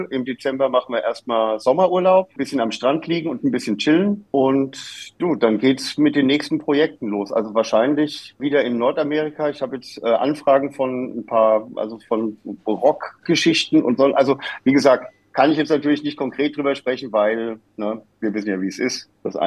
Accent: Germany; hat es mich dann wieder zurück in meine Heimat, in den Odenwald gezogen. Und ich wohne da in einem kleinen Dorf mit 400 Einwohnern.

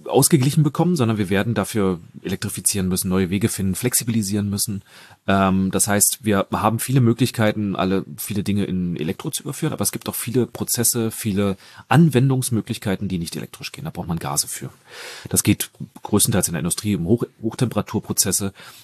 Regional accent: Norderstedt, Schleswig-Holstein, Germany; ich komme aus Norderstedt oder habe dort mein Wahlkreis.

